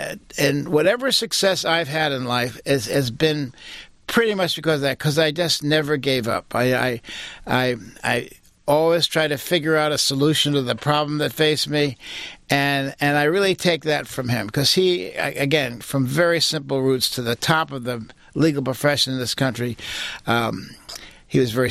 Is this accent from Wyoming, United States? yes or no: no; New York City, New York, United States; I grew up in Manhattan Island, which was actually a wonderful experience.